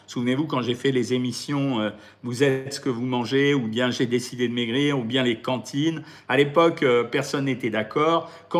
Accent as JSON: {"language": "French", "country": "Switzerland", "said": "chez nous en Suisse"}